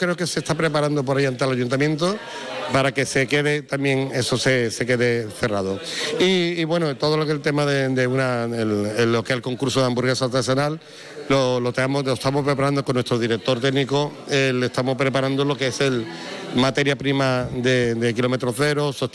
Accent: Jerez de la Frontera, Andalusia, Spain; sentirme a gusto en mi propia tierra, que yo soy de Jerez

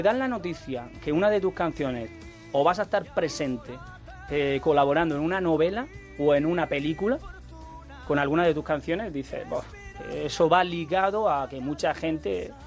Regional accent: Almería, Andalusia, Spain; pero por qué siempre empieza en Almería? Bueno, aparte que es mi tierra, que me sirve como talismán

